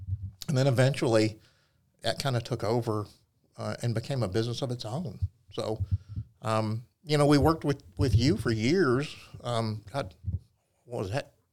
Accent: the South, United States; Growing up in the South, you guys know what barbecue and Sunday family dinners and things like that are like.

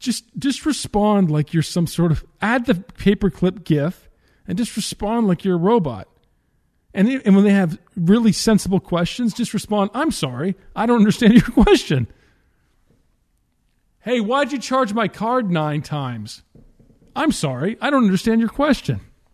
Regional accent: Canada; I'm a Canadian.

